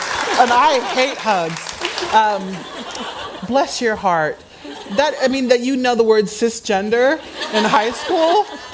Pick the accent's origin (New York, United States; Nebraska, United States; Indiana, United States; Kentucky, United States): Nebraska, United States; born there; I live in the Midwest in the United States. I was born in Nebraska, where there are no black people, except for me now, and my parents, and like four other people.